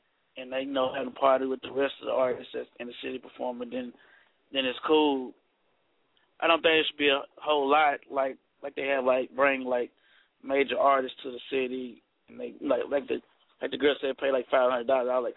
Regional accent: Nashville, Tennessee, United States; I'm from Nashville, what they call it, Cashville, Tennessee.

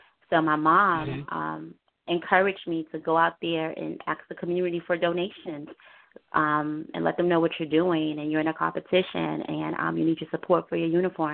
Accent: Harlem, New York, United States; I grew up in Harlem. On 152nd Street, yeah. Black community, a culture of Black community.

